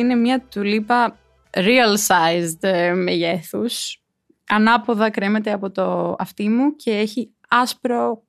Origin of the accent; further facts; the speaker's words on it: Thessaloniki, Central Macedonia, Greece; είμαι 22 χρονών και σκοπεύω να παραμείνω 22 χρονών για πάντα, γιατί στην ψυχή μου νομίζω είμαι ακόμα λιγότερο. Είμαι από τη Θεσσαλονίκη. Παρόλο που δεν μένω πάντα στη Θεσσαλονίκη, γενικά ταξιδεύω όσο περισσότερο γίνεται.